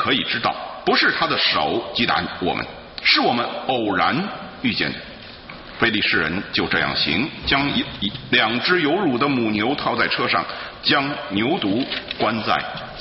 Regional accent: Beijing, China; 这个我是北京人哈，你听我讲话大概就知道哈。

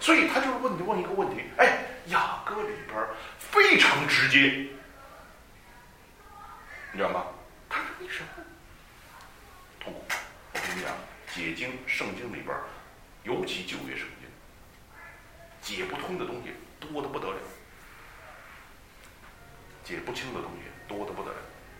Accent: China; 我们中国人从来没有这种的文化

